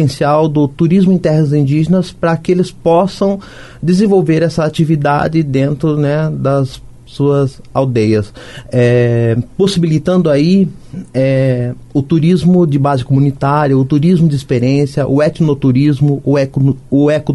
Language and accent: Portuguese; Curitiba, Paraná, Brazil; eu venho do estado do Paraná, da cidade de Curitiba